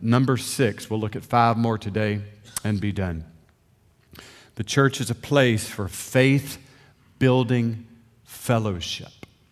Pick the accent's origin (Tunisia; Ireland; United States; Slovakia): United States; Augusta, Georgia; When I was a boy growing up in Augusta, Georgia, on Monday night, ever so often, man, we'd get a group of guys and we'd go over to the Bell Auditorium in Augusta.